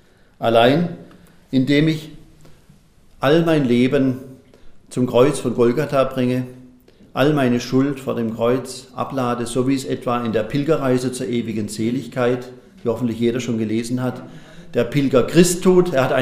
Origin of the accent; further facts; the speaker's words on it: Baden-Württemberg, Germany; Ich kann sehr gut sagen, ich bin Badener